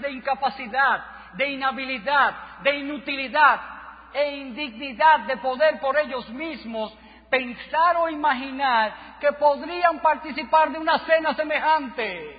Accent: Nagua, María Trinidad Sánchez, Dominican Republic; Puedo recordar, aún cuando pequeño, viviendo en mi pueblo natal, en Nagua

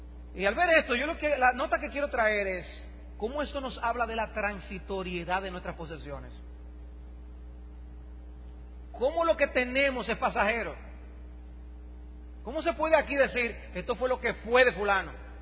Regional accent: Dominican Republic; nosotros como dominicanos tenemos malas costumbres

